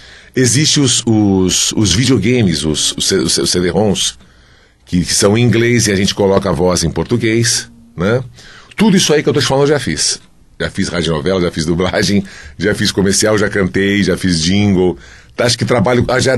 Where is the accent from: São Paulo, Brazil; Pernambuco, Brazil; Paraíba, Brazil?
São Paulo, Brazil; Santos; eu sou de Santos. Quando eu comecei a dublar, eu morava em Santos e trabalhava em São Paulo. Me dava muito trabalho, aí eu resolvi mudar logo para São Paulo, bem pertinho dos estúdios, por isso que eu mudei para Vila Madalena.